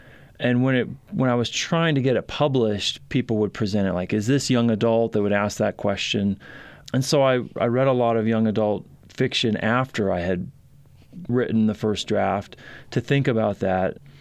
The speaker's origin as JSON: {"language": "English", "region": "Ohio", "country": "United States", "tie": "born or raised there", "said": "The one way it is that I grew up in Ohio."}